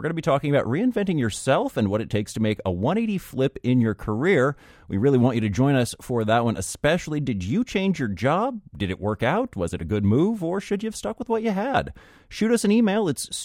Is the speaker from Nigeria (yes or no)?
no; West Coast, United States; I come from the West Coast